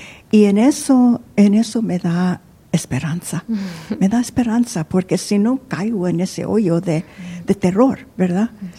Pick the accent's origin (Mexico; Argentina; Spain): Mexico; Spanish is a second language; Porque tengo que aceptar que soy mexicana, pero no hablo el español muy bien.